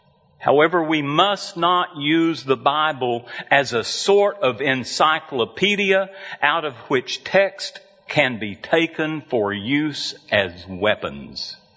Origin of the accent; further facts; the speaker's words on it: Lubbock, Texas, United States; I'm from Lubbock. You think this is the heart of redneckery? You're not even close. Give me the high plains of West Texas.